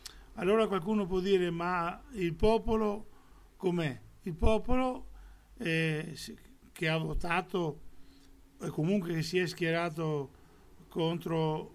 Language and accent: Italian; Veneto, Italy; È un sistema che noi abbiamo conosciuto come Veneti anche nel 1866 con la questione del referendum truffa per l'annessione del Veneto all'Italia.